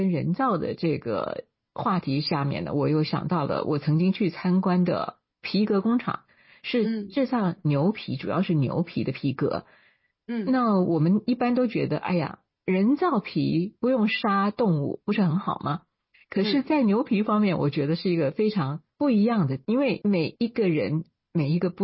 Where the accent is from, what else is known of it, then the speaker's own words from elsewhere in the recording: Taiwan; 因为我是台湾长大的，所以在中国我就觉得很有趣